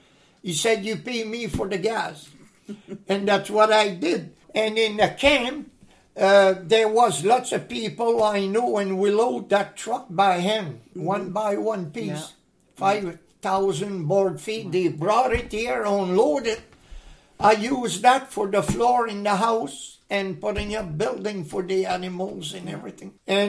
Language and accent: English; Montreal, Quebec, Canada; born there; I was born in Montreal, and my parents moved west from there.